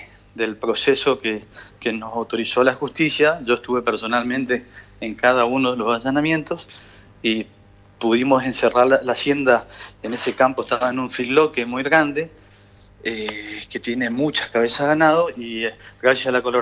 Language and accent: Spanish; Formosa, Argentina; now in Corrientes, Argentina; No, yo soy formoseño viviendo en Corrientes hace muchísimos años.